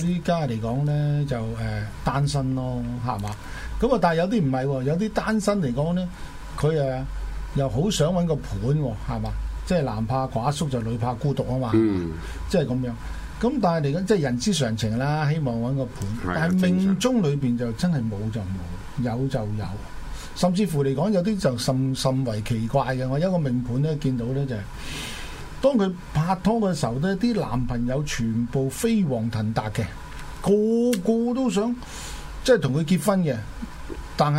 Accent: China; 那麼我們中國人來說呢

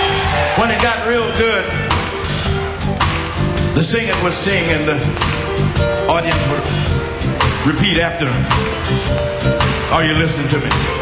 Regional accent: Mississippi, United States; Some of you know I'm from Mississippi. But some of you may not know that I was born in the Delta part of Mississippi. We didn't even have electric lights where I was brought up at.

